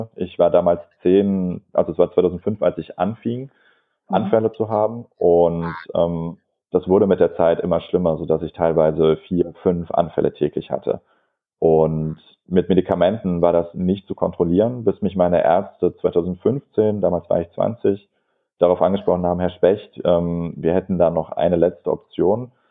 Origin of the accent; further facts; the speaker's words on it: Heidelberg, Baden-Württemberg, Germany; Und ich komme aus Heidelberg